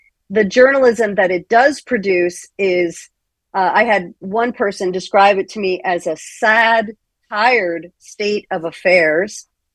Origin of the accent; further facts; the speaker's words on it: Connecticut, United States; So the Tribune owned the Hartford Courant, which was my hometown newspaper in Connecticut.